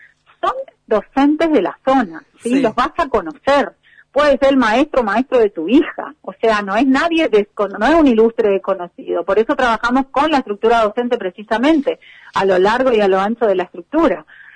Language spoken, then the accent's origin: Spanish; Misiones, Argentina; nosotros que vivimos nuestra tierra colorada como misioneros.